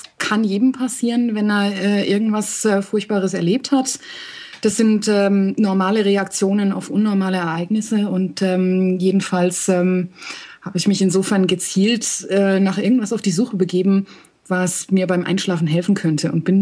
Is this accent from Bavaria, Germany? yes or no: no; Herdecke, North Rhine-Westphalia, Germany; born there; Ich kenne nicht mal meine Geburtsstadt, also ich kenne ihren Namen. Das ist Herdecke an der Ruhr, irgendwo im Ruhrpott.